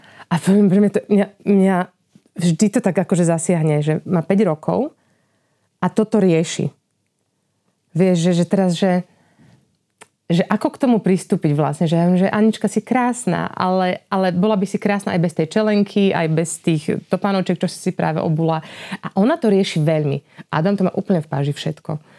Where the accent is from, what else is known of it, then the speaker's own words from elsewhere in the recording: Prešov, Prešov Region, Slovakia; Čiže my sme Prešovčania a v zásade žijeme v tom Prešove, ale máme domček v Kukove.